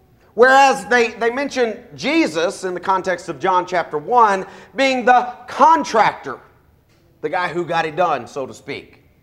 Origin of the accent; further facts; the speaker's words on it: Franklin, Tennessee, United States; We were driving around my hometown there in Franklin, Tennessee